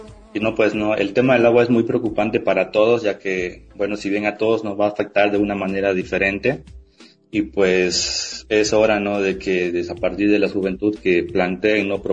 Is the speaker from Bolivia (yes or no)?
yes; Beni, Bolivia; yo, por ejemplo, soy del departamento del Beni